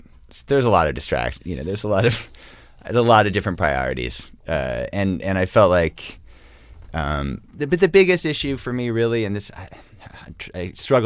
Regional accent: New York, United States; I said, New York originally, but I've been here for 4 years.

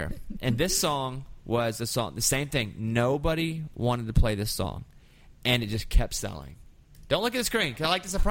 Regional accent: Arkansas, United States; And I'm from Arkansas, so … wasn't just God to country. To people in Arkansas, like, he was ours.

